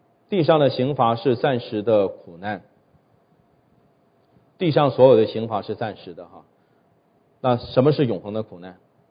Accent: China; 我们中国人有点好脸面啊

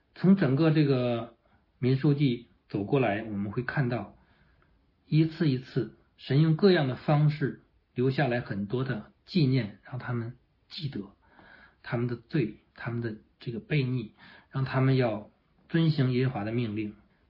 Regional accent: China; 像我们中国人一样遍布世界各地的

